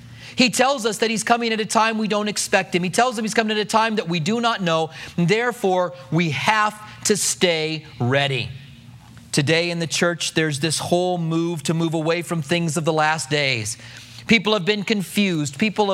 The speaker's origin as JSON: {"language": "English", "country": "United States", "said": "You're right, I am an American."}